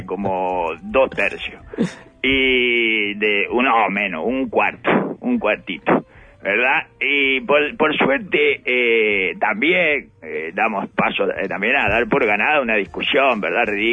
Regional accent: Uruguay; Así somos los uruguayos, como anfitriones.

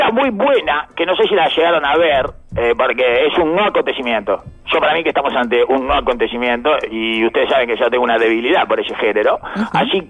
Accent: Uruguay; Así que, un poco nosotros también somos uruguayos

